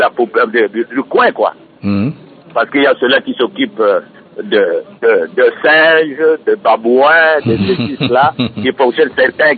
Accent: DR Congo; Et je vous dis, je suis Congolais.

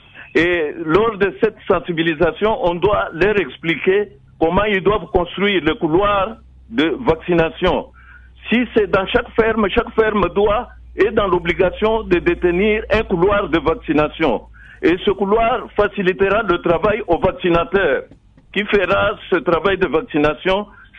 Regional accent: DR Congo; Elle est même endémique ici chez nous en RDC.

